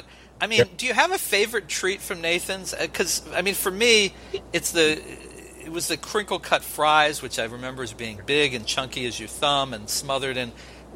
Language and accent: English; New Jersey, United States; Growing up in New Jersey, my grandparents frequently took me by bus and train out to Brooklyn to visit my great Aunt Bess and great Uncle Max.